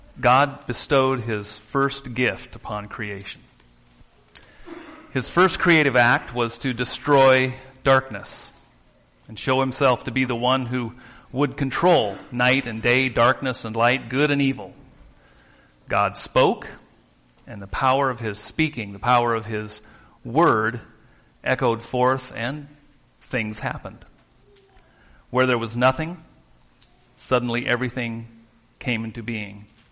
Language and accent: English; Sitka, Alaska, United States; also born or lived in Western Washington, United States; Living in Alaska, I grew up in Alaska and Sitka, and then in Western Washington